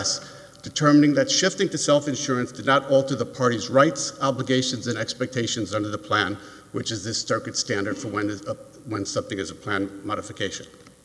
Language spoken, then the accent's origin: English; New York, United States; Well, I'm from New York. I do talk fast.